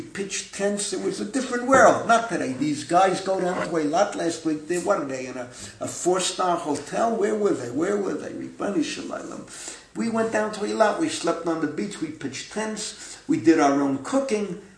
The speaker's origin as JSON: {"language": "English", "region": "New York", "country": "United States", "tie": "born or raised there", "lives_now": "Israel", "said": "the doctor says to me, tell me, where did you grow up? I say, New York."}